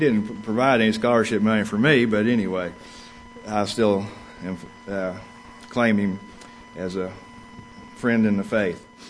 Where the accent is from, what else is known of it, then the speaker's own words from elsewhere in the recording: Oklahoma, United States; So I grew up in Oklahoma.